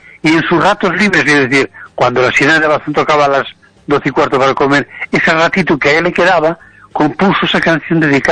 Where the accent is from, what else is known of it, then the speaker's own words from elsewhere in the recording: Piñeiro, Galicia, Spain; born there; nací en Piñeiro, sí.